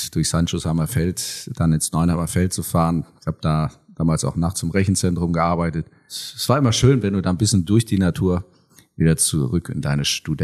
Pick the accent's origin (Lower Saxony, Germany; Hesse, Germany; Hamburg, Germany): Lower Saxony, Germany; Goslar; born there; now in Heidelberg, Germany; wir sind erst danach, also meine Eltern danach, nach Goslar gezogen und deswegen bin ich in Goslar geboren und später irgendwie auf verschlungenen Wegen zurück nach Heidelberg gekommen.